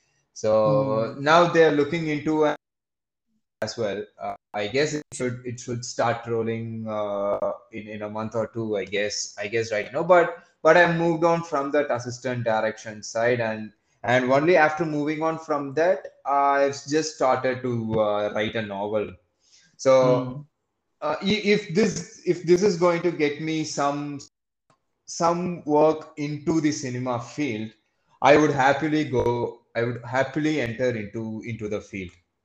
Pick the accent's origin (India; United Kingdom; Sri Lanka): India; being an Indian, Indian parents wouldn't allow to go to any other field as such.